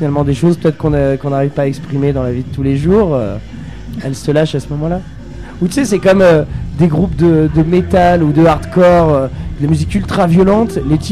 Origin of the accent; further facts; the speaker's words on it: Rouen, Normandy, France; also born or lived in Grenoble / Lyon; now in Saint-Étienne, France; Je suis né à Grenoble. J'ai grandi dans une cité à Rouen. Après j'habitais 8 ans à la Croix-Rousse. Là ça fait 8 ans que j'habite à Saint-Étienne.